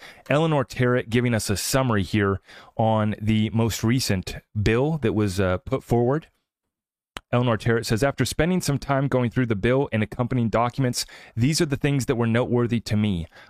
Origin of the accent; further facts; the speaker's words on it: United States; To me, it offends me as an American, right?